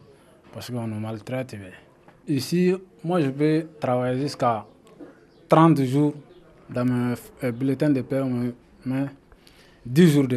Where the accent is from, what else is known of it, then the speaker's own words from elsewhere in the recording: Mali; moved away as an adult; Moi, je suis là depuis 2008 jusqu'à nos jours. Moi, je suis Malien.